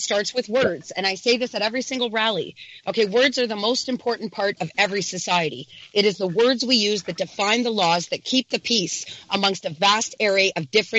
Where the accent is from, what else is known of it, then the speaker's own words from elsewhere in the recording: Canada; not because I'm a chick, but because I'm Canadian.